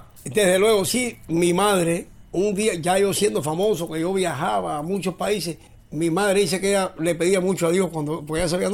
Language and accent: Spanish; Palmira, Cienfuegos, Cuba; also born or lived in Havana, Cuba; soy de aquí, de Palmira, fui a La Habana